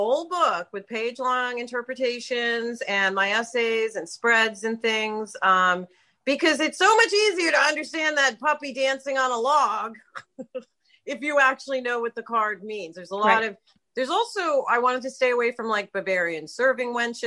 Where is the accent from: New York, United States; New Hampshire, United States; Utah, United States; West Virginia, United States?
New York, United States; New York City; But for this, I wanted to include, I grew up in New York City. So I wanted to include as many cultures as I possibly could.